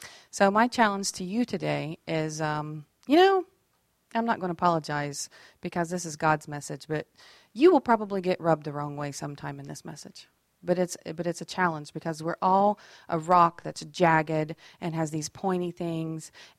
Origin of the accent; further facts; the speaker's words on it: Appalachia, United States; Well, I'm an Appalachian woman, and here's how we would say it.